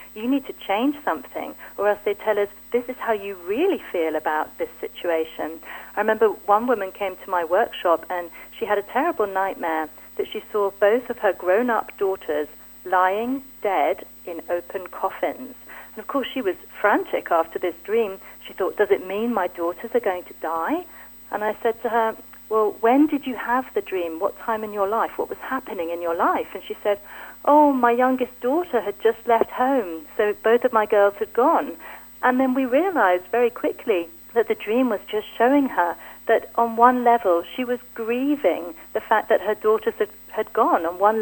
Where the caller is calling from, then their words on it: Germany; Well, I'm calling you from Germany today. That's where I'm living at the moment.